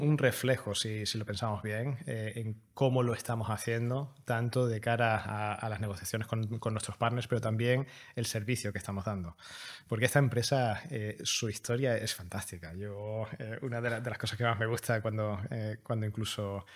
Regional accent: Extremadura, Spain; soy extremeño. Al final me cruzo el país. No, estaba viviendo fuera. Viví muchos años fuera de España

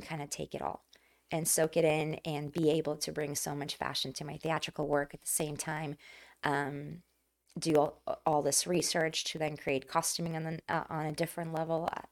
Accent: Moscow, Russia; the theater in me was always there, because I grew up in Moscow.

